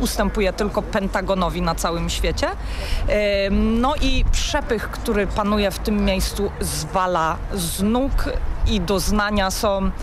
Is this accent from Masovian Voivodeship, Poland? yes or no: no; Silesian Voivodeship, Poland; do którego ja z Górnego Śląska jestem przyzwyczajona.